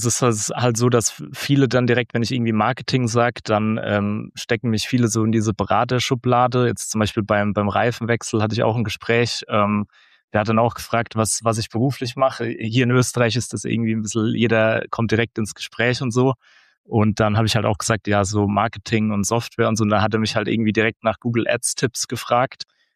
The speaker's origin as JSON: {"language": "German", "town": "Kaiserslautern", "region": "Rhineland-Palatinate", "country": "Germany", "also_born_or_lived": "Augsburg", "moved": "as an adult", "lives_now": "Austria", "said": "Vorher war ich in Augsburg die letzten 4, 5 Jahre und ursprünglich komme ich aus Kaiserslautern, also aus Rheinland-Pfalz und ich bin jetzt, ich werde jetzt dieses Jahr 34, genau, ja. Also 33 bin ich noch."}